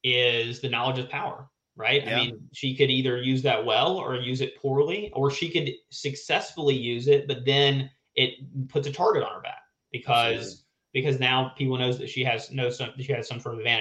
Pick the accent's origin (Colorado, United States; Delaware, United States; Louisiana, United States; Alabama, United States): Alabama, United States; We're both from Alabama.